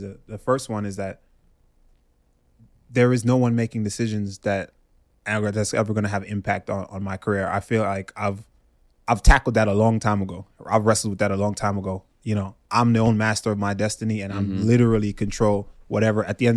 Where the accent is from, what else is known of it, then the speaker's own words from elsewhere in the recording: Jamaica; now in United States; I grew up in Jamaica, but when I came, so I didn't really deal with a lot of race shit